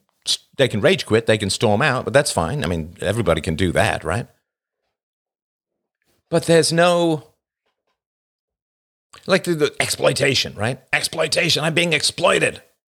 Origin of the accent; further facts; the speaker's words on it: England, United Kingdom; I grew up in England. Of course, I was in boarding school.